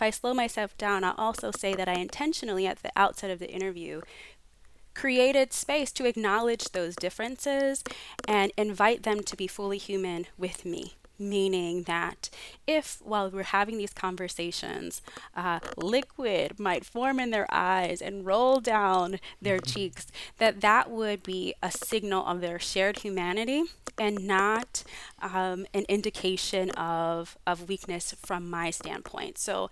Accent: Pennsylvania, United States; I immediately began reflecting on growing up outside of Philadelphia in Pennsylvania and the people I lost as a result of gun violence

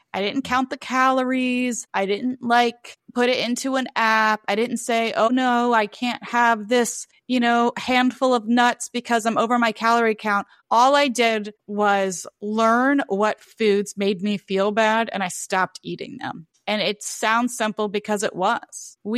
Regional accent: Louisiana, United States; It's hard for me because I grew up in South Louisiana, and it's not an exaggeration to say that we have some of the best food in the entire world in South Louisiana.

